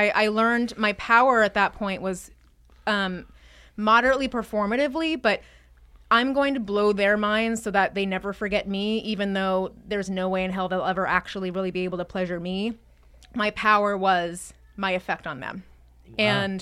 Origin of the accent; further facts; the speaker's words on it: New Hampshire, United States; New Hampshire.